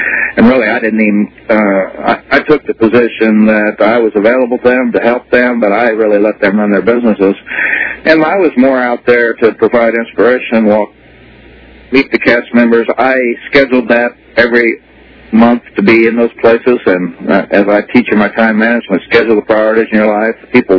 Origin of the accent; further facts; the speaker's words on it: Oklahoma, United States; And I grew up in Oklahoma. It's kind of everybody's pretty authentic down there, and I just have a style.